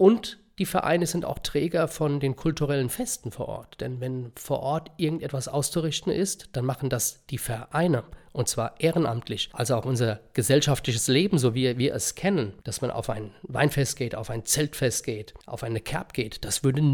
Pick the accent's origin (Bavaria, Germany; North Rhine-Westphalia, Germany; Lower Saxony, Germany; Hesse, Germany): Hesse, Germany; man lebt sehr gut bei uns im Rheingau-Taunus-Kreis, im Untertaunus und die gleichzeitige Nähe in die Metropolregion Frankfurt-Rhein-Main, das macht für mich meine Heimat einfach nur fantastisch.